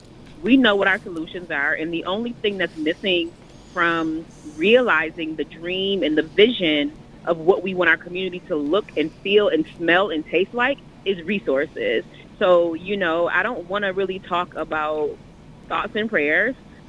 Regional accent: Buffalo, New York, United States; I am definitely a product of East Buffalo. I grew up on William and Jefferson, not very far from where this tragedy happened. I also lived in the Fruit Belt neighborhood

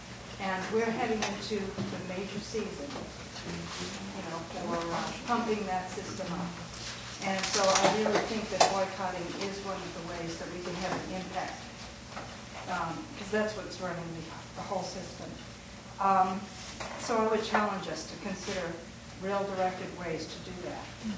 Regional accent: New York, United States; I'm from New York, and one of the things that's been touched on is the boycott point.

